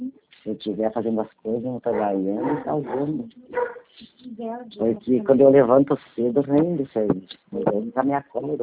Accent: Guarapuava, Paraná, Brazil; Eu sou daqui de Garapuava mesmo.

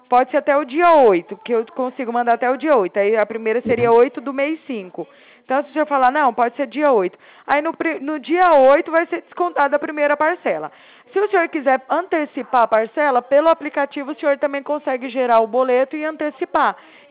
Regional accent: Uberaba, Minas Gerais, Brazil; moved away; Não, porque eu moro aqui, mas eu vim de Uberaba, né?

